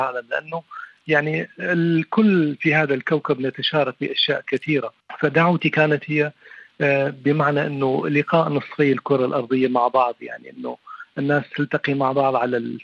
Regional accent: Mayadin, Deir ez-Zor Governorate, Syria; now in France; كوني لا ما عندي فرصة أشوف نهري اللي هو نهر الفرات في الميادين يعني مدينتي، فالآن كيف العالم الموازي إلي هو فرنسا.

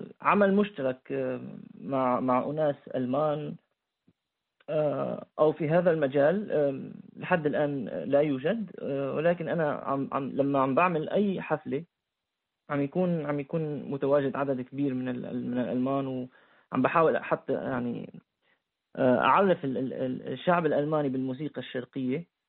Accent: Aleppo, Aleppo Governorate, Syria; أنا ولدت بحلب ودرست بحلب، حتى شربت الموسيقى اللي بحلب، فأنا كتير يعني متعلق بهاي المدينة أنه ترعرعت فيها

